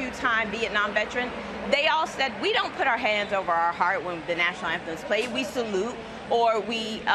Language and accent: English; Virginia, United States; We came from a military community, and my entire life growing up in the Hampton Roads area, we never put our hands over our heart.